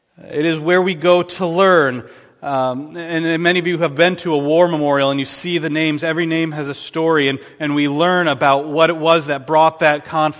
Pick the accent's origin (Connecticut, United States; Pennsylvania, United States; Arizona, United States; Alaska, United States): Connecticut, United States; I was able to be Bible teacher at a camp I grew up in Connecticut, and this is the place where I put my faith in Christ.